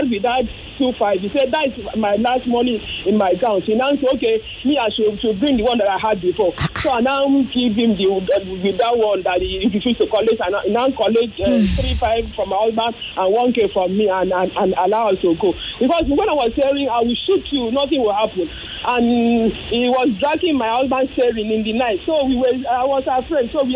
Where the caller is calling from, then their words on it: Aja, Lagos, Nigeria; I'm calling from Aja. This is my first time of calling.